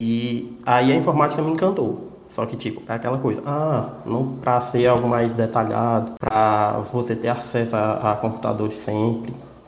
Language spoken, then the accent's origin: Portuguese; Piauí, Brazil; Eu sou do Piauí, o sotaque entrega, né? Eu nasci em favela, cresci em favela e, enfim. E aí tem o combo negro de favela, LGBTI